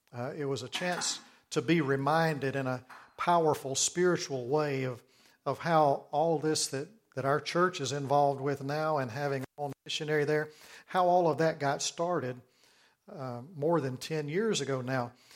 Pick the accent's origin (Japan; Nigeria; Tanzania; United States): United States; Memphis, Tennessee; when I was a teenager, growing up in Memphis, Tennessee